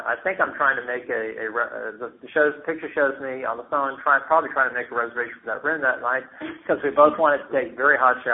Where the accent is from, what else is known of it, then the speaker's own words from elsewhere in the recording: Houston, Texas, United States; born there; I was born here in a hospital that no longer exists downtown. It was the St. Joseph's Maternity Ward, which is a beautiful Art Deco building.